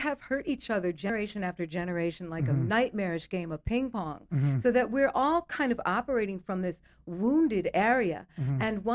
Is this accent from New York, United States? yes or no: no; Minneapolis, Minnesota, United States; I'm from Minneapolis originally.